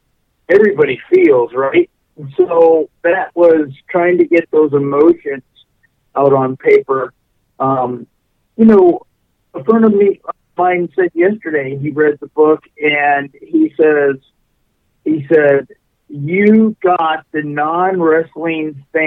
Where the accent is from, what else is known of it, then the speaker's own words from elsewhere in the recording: Dallas, Texas, United States; growing up in the Dallas area, watching the stuff on television